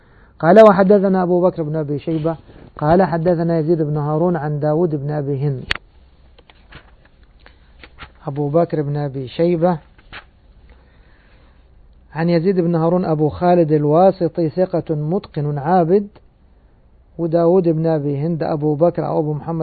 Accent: Egypt; moved away; أننا سنسافر إن شاء الله إلى بلادنا مصر،

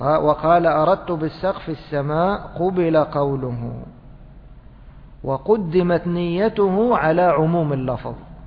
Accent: Egypt; هذا معروف عندنا في مصر، يعني باللفظ العام

